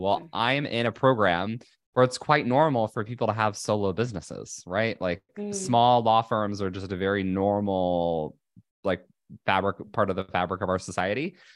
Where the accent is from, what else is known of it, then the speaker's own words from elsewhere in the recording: Indiana, United States; I am originally from Indiana, so Midwesterner at heart. I went to Indiana University.